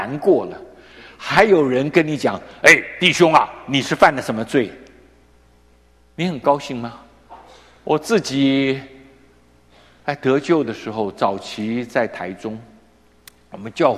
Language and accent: Chinese; China; 我们从中国来叫领导，党委书记